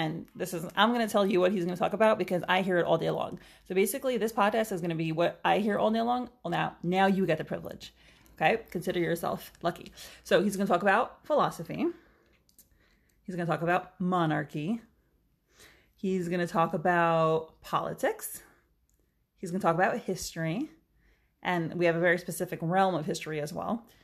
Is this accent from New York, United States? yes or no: yes; Brooklyn, New York, United States; I am from Borough Park, from a Hasidish town in the middle of Brooklyn, New York. Super Jewish upbringing